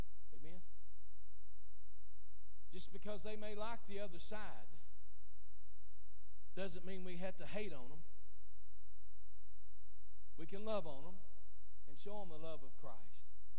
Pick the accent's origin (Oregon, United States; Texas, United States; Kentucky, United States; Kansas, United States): Texas, United States; Why is it that I'm here from East Texas, this old fat bald-headed boy standing here talking to you two boys